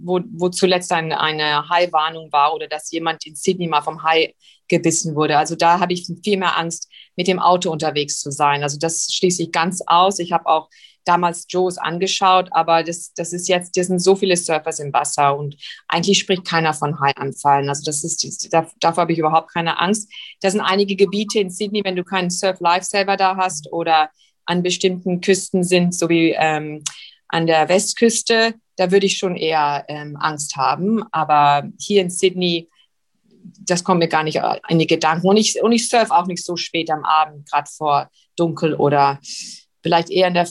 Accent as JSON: {"language": "German", "country": "South Africa", "tie": "born or raised there", "said": "Ich bin in Südafrika aufgewachsen, bin ja dort auf die deutsche Schule gegangen"}